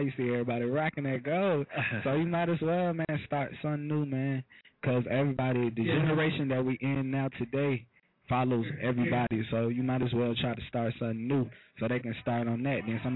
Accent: Atlanta, Georgia, United States; Well, I'm from Atlanta, Georgia.

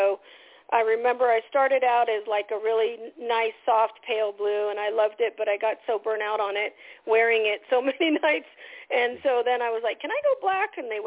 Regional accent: Boulder, Colorado, United States; No, I'm from Boulder, Colorado.

